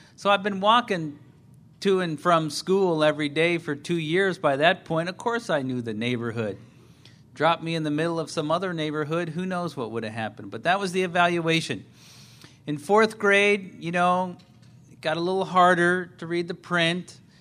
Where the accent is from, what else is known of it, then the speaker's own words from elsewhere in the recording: Milwaukee, Wisconsin, United States; I grew up in Milwaukee.